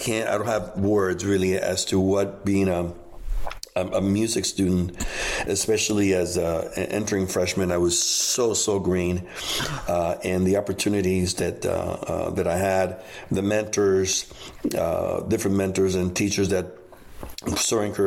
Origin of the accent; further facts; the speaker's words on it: Miami, Florida, United States; That's the way that I was raised in Miami.